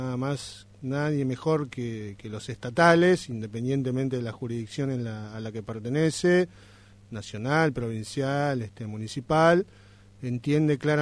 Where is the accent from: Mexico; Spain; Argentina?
Argentina; nos va a ver participando en la escena nacional como ciudadanos, como argentinos